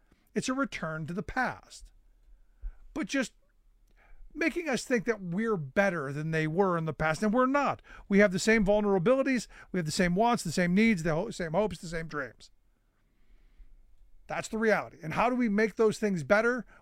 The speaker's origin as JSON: {"language": "English", "town": "Cleveland", "region": "Ohio", "country": "United States", "tie": "born or raised there", "said": "growing up in Cleveland, you heard stories about, you know, because Akron wasn't far away."}